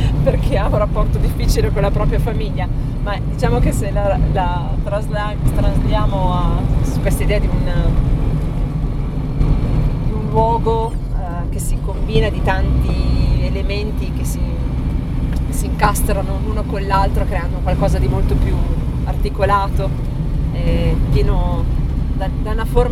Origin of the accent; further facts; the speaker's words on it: Piacenza, Emilia-Romagna, Italy; Vengo dall'Alta Emilia, da quella zona di frontiera che è Piacenza.